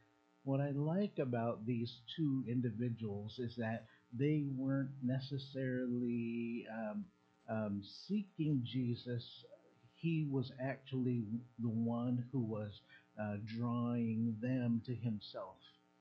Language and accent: English; Juneau, Alaska, United States; I was born and raised in Juneau, so I thought fresh vegetables were fresh because it said fresh.